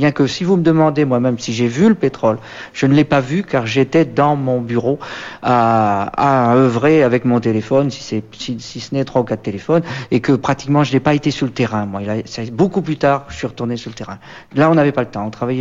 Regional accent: Brittany, France; en tant que breton, on s'exprimait en tapant un peu sur la table

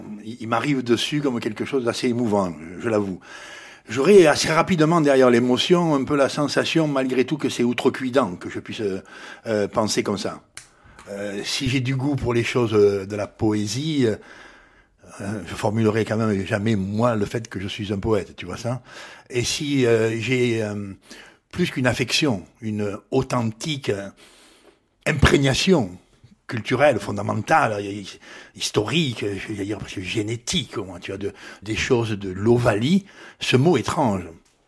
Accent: Toulon, Provence-Alpes-Côte d'Azur, France; Ah non, j'y suis pas né, j'y suis arrivé, j'avais quelques mois, oui.

